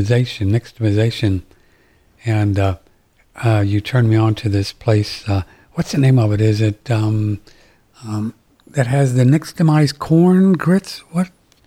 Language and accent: English; India; I'm from India.